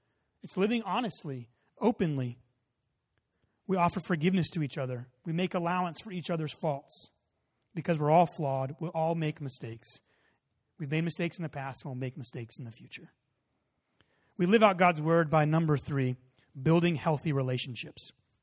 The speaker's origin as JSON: {"language": "English", "town": "Dallas", "region": "Texas", "country": "United States", "tie": "born there", "also_born_or_lived": "Colorado / Oregon / California", "said": "I was born in Dallas."}